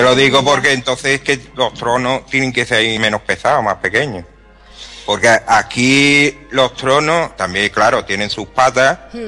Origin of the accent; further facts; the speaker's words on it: Málaga, Andalusia, Spain; para mí como malagueño, ¿no?